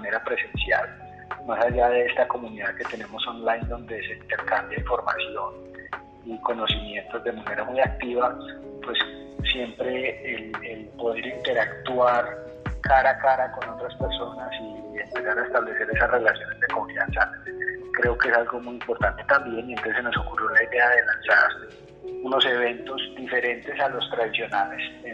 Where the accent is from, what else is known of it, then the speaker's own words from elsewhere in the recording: Manizales, Caldas, Colombia; now in Medellín, Colombia; Soy de Manizales, pero vivo en Medellín y mucho tiempo por fuera de Colombia